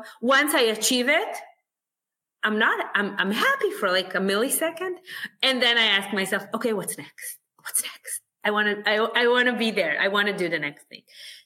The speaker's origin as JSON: {"language": "English", "town": "Hod HaSharon", "region": "Central District", "country": "Israel", "tie": "born or raised there", "said": "And I grew up in Hod HaSharon, which is, I don't know if you know this, but in Hod HaSharon, there is not a lot of Olim Chadashim or people that are immigrants."}